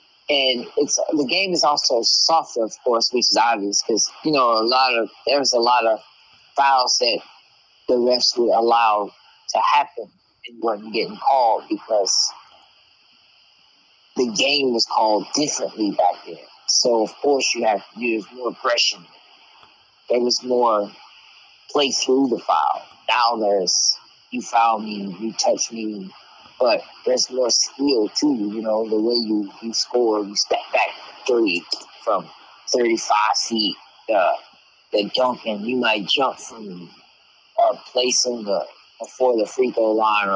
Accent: Chicago, Illinois, United States; So of course I grew up in Chicago, a Chicago fan of everything.

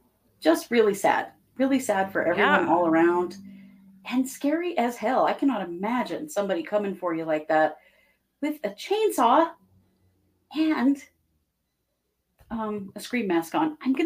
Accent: Idaho, United States; We're not happy if we're not bitching about the weather because we're from Idaho.

